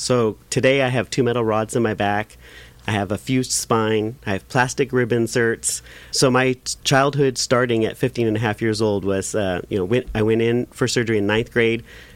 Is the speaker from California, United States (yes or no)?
yes; San Bernardino, California, United States; now in Orange County, United States; So I'm not originally from Orange County. I'm originally from the Inland Empire. Was born and raised in San Bernardino. That's my hometown.